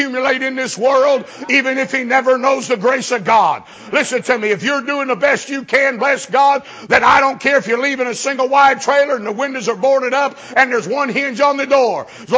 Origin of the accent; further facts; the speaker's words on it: Mississippi, United States; I'm from Mississippi, man. I tell you, we all married cousins in Mississippi.